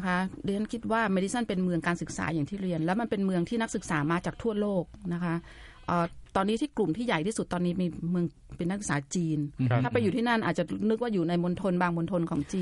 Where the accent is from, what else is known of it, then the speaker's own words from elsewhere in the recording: Chiang Mai, Thailand; ดิฉันเรียนนิดนึงว่าดิฉันมาจากเชียงใหม่ซึ่งเป็นเมืองคล้ายๆกันคือเป็นเมืองที่มีมหาวิทยาลัยขนาดใหญ่นะคะ